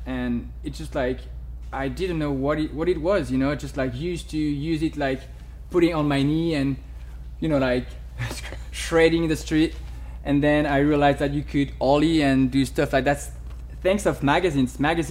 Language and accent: English; Cannes, Provence-Alpes-Côte d'Azur, France; accent: French; English is a second language; So I'm French, as you can hear with my accent. I'm from Cannes, which is the east south of France.